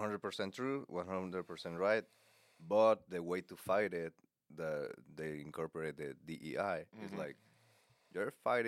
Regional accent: the South, United States; It's like, you might see a difference between me and the rest of the lineup. And it's because I'm from the South.

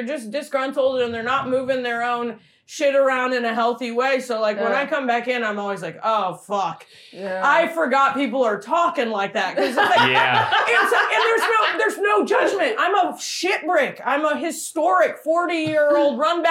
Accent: Indiana, United States

